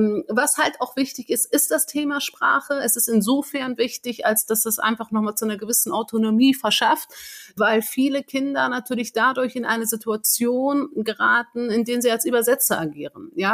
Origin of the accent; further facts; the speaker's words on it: Germany; Dadurch, dass ich in Deutschland geboren bin, muss ich ja nicht irgendwo anders zwangsläufig angekommen sein, sondern meine Heimat ist hier in Deutschland, die habe ich mein gesamtes Leben verbracht